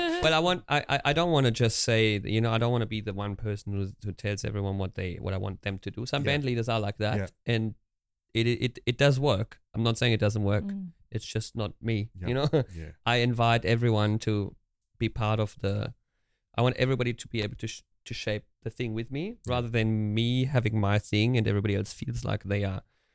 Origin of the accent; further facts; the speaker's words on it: Göttingen, Lower Saxony, Germany; This is in Göttingen in Germany.